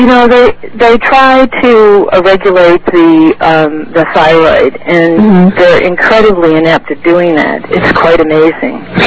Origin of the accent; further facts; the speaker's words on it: New York, United States; now in California, United States; I'm originally from New York